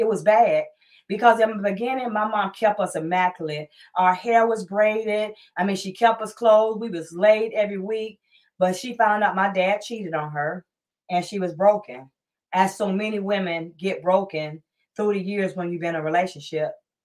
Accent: Columbus, Georgia, United States; also born or lived in Detroit, Michigan; I am a preacher's daughter. Born and raised in Columbus, Georgia, but I was raised in Detroit as well.

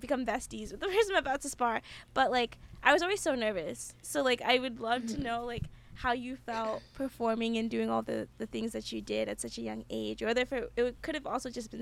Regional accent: New Jersey, United States; maybe this is because we're from New Jersey, and New Jersey is, like, a commuter state

